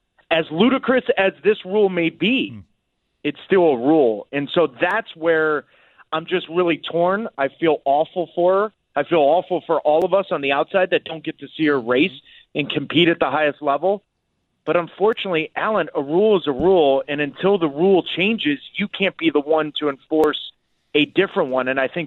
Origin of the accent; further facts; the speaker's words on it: United States; Now, from the American point of view, and obviously born and raised in the United States, I understand that perspective